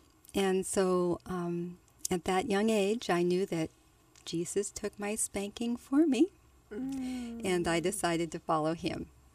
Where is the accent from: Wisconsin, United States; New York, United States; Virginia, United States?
Virginia, United States; Arlington; also born or lived in Monterey, California; I was born in Monterey, California, when my father was out at sea in World War II. When I was in the third grade, we moved to Arlington, Virginia.